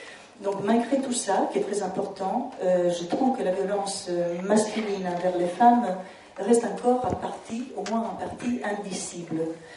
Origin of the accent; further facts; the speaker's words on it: Italy; French is a second language; je suis italienne